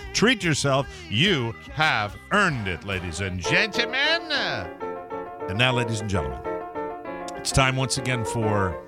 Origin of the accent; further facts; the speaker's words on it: Glastonbury, Connecticut, United States; This comes from my hometown.